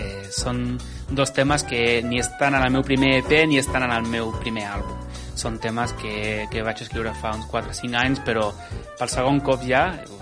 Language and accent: Catalan; Catalonia, Spain; also born or lived in United States / China / Switzerland / Singapore; una manera de fer un homenatge a la meva cultura, d'on soc i de la meva gent, va ser fent un arranjament dels … no?, de l'